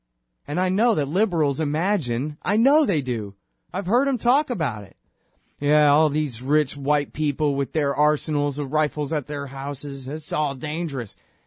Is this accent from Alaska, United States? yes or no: no; Texas, United States; I'm not from there. I'm a Texan.